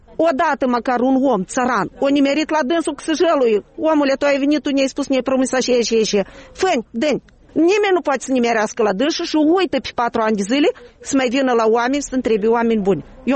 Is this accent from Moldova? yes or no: yes; Moldova